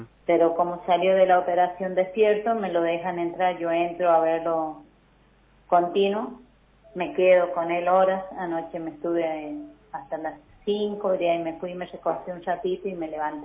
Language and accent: Spanish; Villa de la Quebrada, San Luis, Argentina; Yo me crié en Villa de la Quebrada.